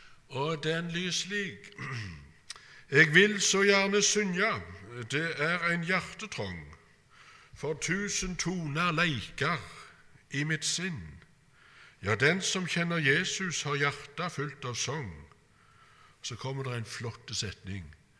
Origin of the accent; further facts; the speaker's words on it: Randaberg, Rogaland, Norway; jeg vokste opp på Bø på Randaberg, og det er da flatt, helt flatt.